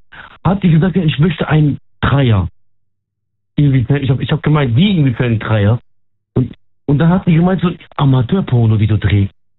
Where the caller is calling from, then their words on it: Ludwigshafen, Rhineland-Palatinate, Germany; Aus Rheinland-Pfalz, aus Ludwigshafen, in der Nähe von Ludwigshafen am Rhein.